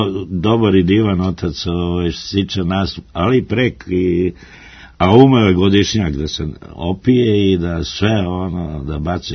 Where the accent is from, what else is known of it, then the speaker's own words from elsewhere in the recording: Kuršumlija, Southern and Eastern Serbia, Serbia; born there; Onda ja sam isto tamo sa graničio sam se u starom tom, u toj kući gde sam rođen u Kuršumli